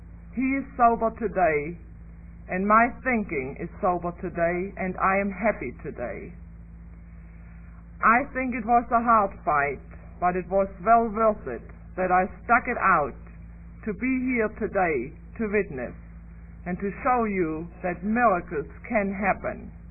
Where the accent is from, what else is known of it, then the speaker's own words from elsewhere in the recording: Germany; We three sisters, I'm originally from Germany.